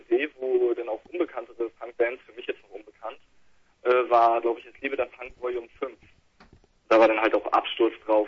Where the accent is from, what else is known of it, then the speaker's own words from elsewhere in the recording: Mecklenburg-Vorpommern, Germany; Genau, ich bin aus der Nähe von Schwerin auf so einem kleinen Dorf aufgewachsen